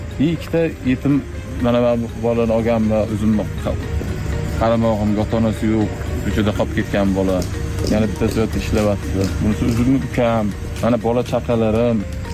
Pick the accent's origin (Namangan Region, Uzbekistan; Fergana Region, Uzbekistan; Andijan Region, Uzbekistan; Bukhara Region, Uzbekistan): Namangan Region, Uzbekistan; Chust; born there; moved away; Men Namangan viloyat Shust tumanida tug'ilganman o'zim. 2019 yildan Qashqadaryo viloyatiga kelib, tadbirkorlik bilan shug'ullanaman, dehqonchilik tadbirkorligi bilan.